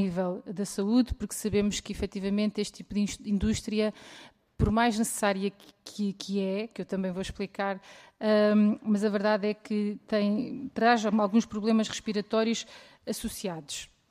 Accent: Leiria, Portugal; eu sou leiriense dos pés à ponta dos cabelos e defendo a região de Leiria sempre

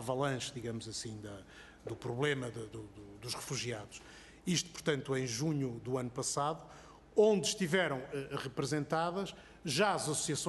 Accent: Porto, Norte, Portugal; accent: Porto; eu sou portuense, provavelmente já devem ter notado o sotaque

